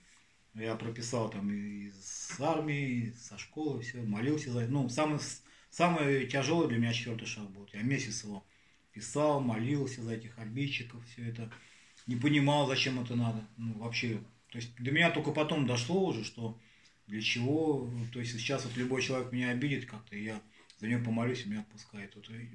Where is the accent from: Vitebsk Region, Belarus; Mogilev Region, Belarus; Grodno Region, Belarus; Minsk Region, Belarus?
Vitebsk Region, Belarus; born there; И у меня рядом деревня, где я родился, под Оршей